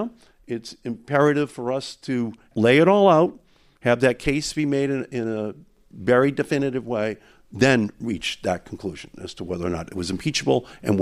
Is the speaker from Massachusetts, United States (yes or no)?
yes; Massachusetts, United States; I'm a liberal from Massachusetts.